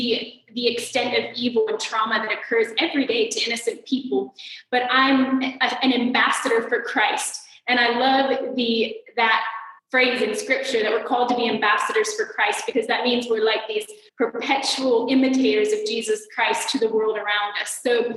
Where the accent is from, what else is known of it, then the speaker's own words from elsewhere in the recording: Athens, Attica, Greece; I'm from Athens. And I live here with my husband, Eric